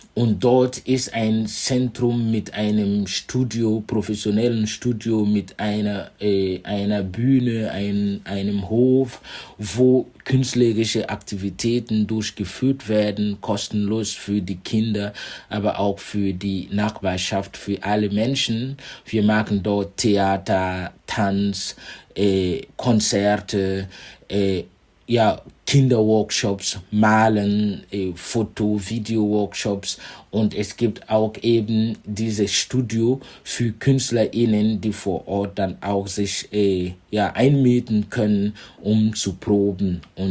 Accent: Burkina Faso; now in Germany; ich komme aus Burkina Faso und ja, feiere meinen Migrationsvordergrund in Deutschland.

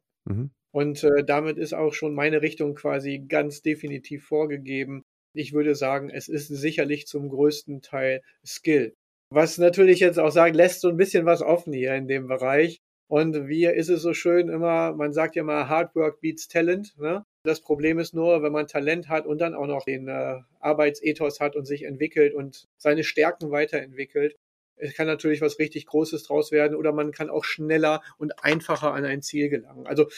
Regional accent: Lower Saxony, Germany; ich bin gebürtiger Ostfriese. Das heißt, dort sagt man außer Moin und Yo, sagt man eigentlich den ganzen Tag lang nicht wirklich viel. Das heißt also, seit ich in Nordrhein-Westfalen lebe, bin ich vollkommen akklimatisiert

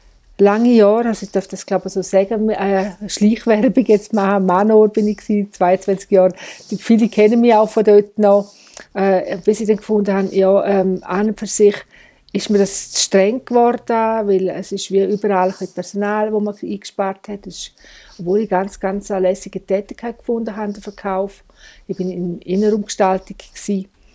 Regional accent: Chur, Graubünden, Switzerland; Ich bin ein bisschen Multikulti. Das heisst, ich bin in Chur aufgewachsen, aber bin sehr viel zum Beispiel bei meiner Nahe in Kastel gewesen. Habe ganz verschiedene Seiten kennengelernt, wie Dorfleben und Stadtleben.

